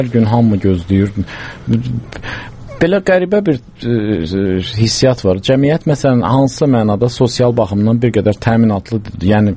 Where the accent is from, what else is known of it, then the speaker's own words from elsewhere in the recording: Baku, Azerbaijan; Mən NZS-də böyümüşəm. NZS-də daima zavodlar çalışırdı.